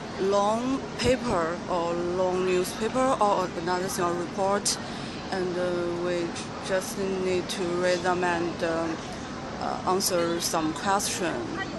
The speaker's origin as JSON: {"language": "English", "region": "Shanxi", "country": "China", "second_language": "English", "said": "because I'm from Shanxi province"}